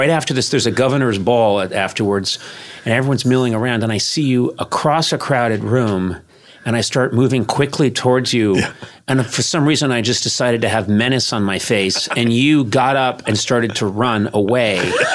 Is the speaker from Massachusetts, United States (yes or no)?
yes; Boston, Massachusetts, United States; moved away; No, I've done that because I grew up in Boston.